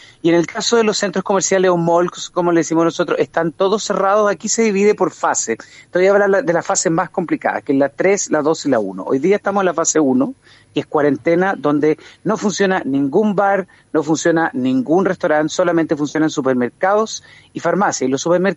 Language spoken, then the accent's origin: Spanish; Chile; hubo unas manifestaciones que como chilenos en la gran mayoría aprobábamos